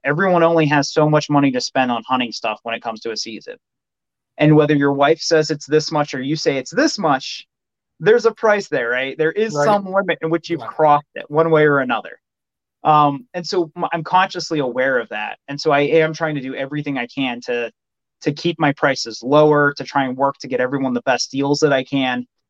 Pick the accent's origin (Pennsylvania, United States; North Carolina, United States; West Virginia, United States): Pennsylvania, United States; I grew up in Pennsylvania. My uncle has property there that I hunt on, and it was previously strip mined.